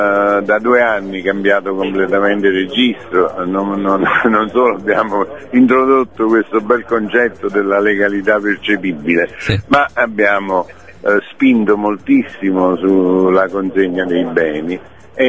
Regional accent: Salerno, Campania, Italy; non solo perché mi dà l'occasione di stare a Salerno, io sono salernitano

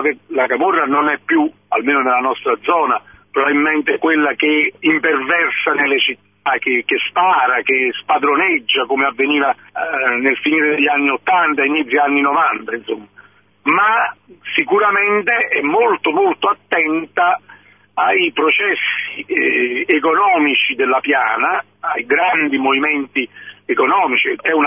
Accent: Eboli, Campania, Italy; dove insiste anche Eboli, il mio paese

